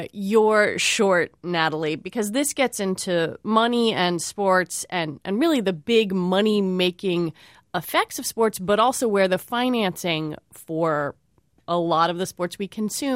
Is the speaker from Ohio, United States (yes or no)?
no; New York, United States; because as a New Yorker, I am someone who orders a lot of things to be delivered. It's a very New York-y thing to do.